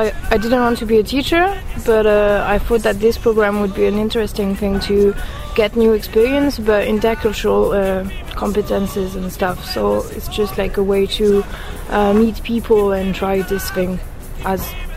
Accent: France; English is a second language; Okay, and … I come from France, I'm 22, I study how to teach French to foreigners, I'm also a Comenius assistant

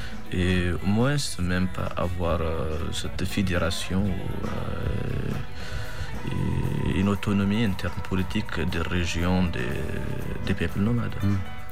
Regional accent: Tinzaouaten, Kidal, Mali; now in Tamanrasset, Algeria; Moi je suis d'origine de Tenzawaten, c'est la frontière de l'Algérie. Mais j'ai beaucoup, en fait, passé beaucoup de mon temps aussi à Kidal.

